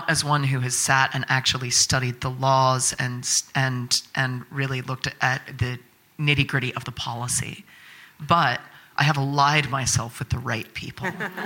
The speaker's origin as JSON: {"language": "English", "country": "United States", "said": "well, I'm from America, you know, where everything is fine."}